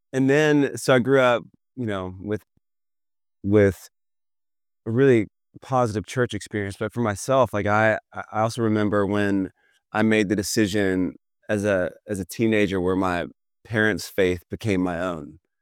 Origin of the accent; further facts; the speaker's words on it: Atlanta, Georgia, United States; Like, I grew up in Atlanta, Georgia, a suburb of the city.